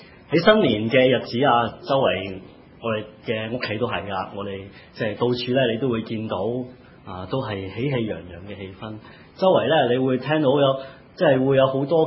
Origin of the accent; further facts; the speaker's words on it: Hong Kong; 我又发觉我哋香港人咧有两种嘅心态系面对住嘅。